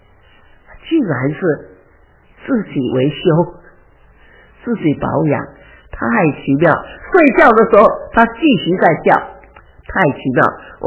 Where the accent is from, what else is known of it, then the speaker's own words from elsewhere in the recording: Xiamen, Fujian, China; 以前我小的时候在鼓浪屿呢，有一位呢，人家是外面偷偷说他是一个。